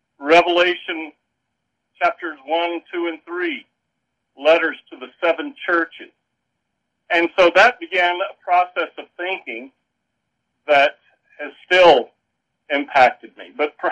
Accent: Elkin, North Carolina, United States; Well, they would come down to North Carolina, to Elkin, my hometown, and Thurman area where my family lived

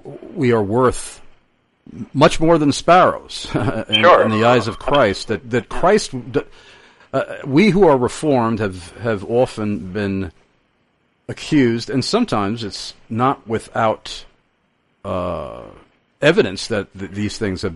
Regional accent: United States; I am certainly unashamed for being an American. I am grateful for being an American. I love being an American, even though I'm dismayed by much of what goes on in this country

